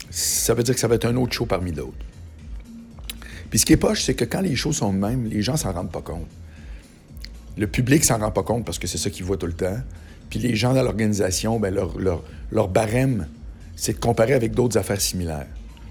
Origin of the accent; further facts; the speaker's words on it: Charlesbourg, Quebec, Canada; moi, je me souviens que chez moi, à Charlebourg, on avait une télé dans la salle à manger.